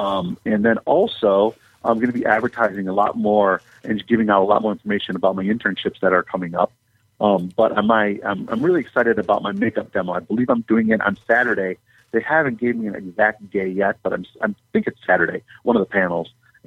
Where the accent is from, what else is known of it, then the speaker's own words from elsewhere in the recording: Michigan, United States; I'm the boy from Michigan